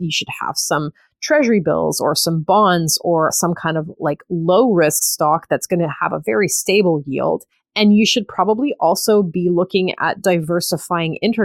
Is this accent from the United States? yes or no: no; Canada; because I'm a Canadian. I invest mostly in Canada